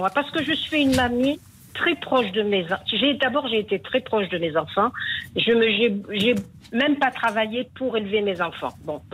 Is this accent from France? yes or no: no; Annaba, Annaba Province, Algeria; born there; je suis née à Bonne, c'est une petite ville, enfin une petite ville, non, on était quand même 100 000 habitants, en bord de mer. Voilà, c'est au nord de, donc c'était à gauche de Philippeville, voilà, et c'était une très belle ville.